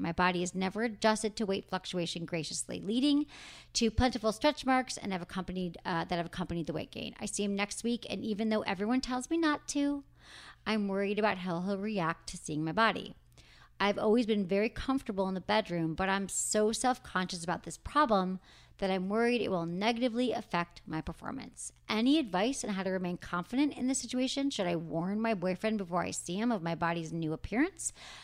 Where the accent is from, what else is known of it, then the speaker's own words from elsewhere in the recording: Connecticut, United States; I'm 19 from Connecticut, and I have a boyfriend who's from New York.